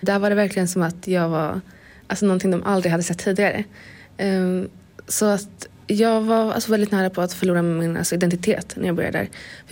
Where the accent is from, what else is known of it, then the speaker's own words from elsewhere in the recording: Sweden; born there; Jag är född här i Sverige, men det känns som att jag på något sätt är liksom sydamerikan i grunden.